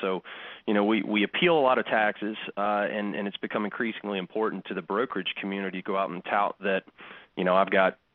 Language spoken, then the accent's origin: English; the South, United States; I grew up in the South, and my parents still love to shop there.